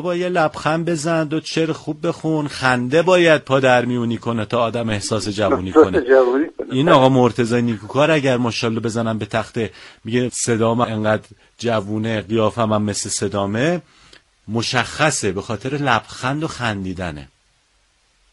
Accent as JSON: {"language": "Persian", "region": "Isfahan", "country": "Iran", "said": "من خودم اصفهانیم. ما یه رگمون اصفهانیه"}